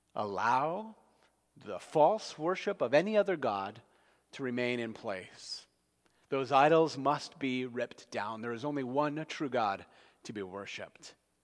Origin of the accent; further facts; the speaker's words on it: New Jersey, United States; Growing up in New Jersey, there are not many people that bow down or sacrifice to or prostrate before any kind of idol.